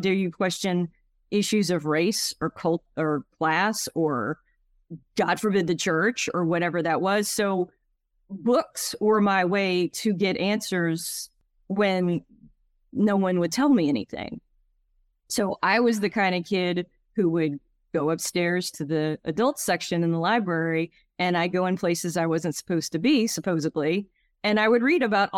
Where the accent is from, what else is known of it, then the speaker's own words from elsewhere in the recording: Louisiana, United States; So I grew up in Acadiana, where that's the Cajun culture. So it's not New Orleans. The Cajuns are not in New Orleans.